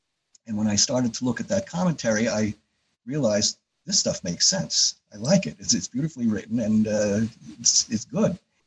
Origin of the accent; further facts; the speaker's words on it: Yonkers, New York, United States; now in Rochester, United States; I grew up in Yonkers, New York, so just north of New York City. I now live, well, for about half my life in Rochester, New York, where I got a job.